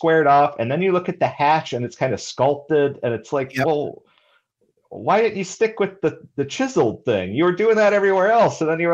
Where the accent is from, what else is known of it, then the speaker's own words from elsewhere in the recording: United States; and I say this as an American, it looks very American.